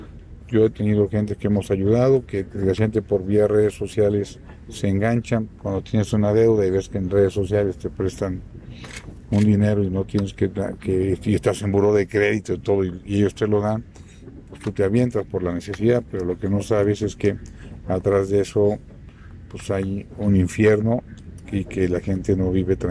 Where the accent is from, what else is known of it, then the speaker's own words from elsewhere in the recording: Mexico; todos somos mexicanos